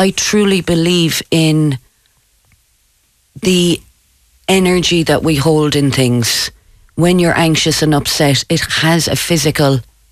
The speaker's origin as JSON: {"language": "English", "town": "Cork", "region": "Munster", "country": "Ireland", "said": "I'm from Cork."}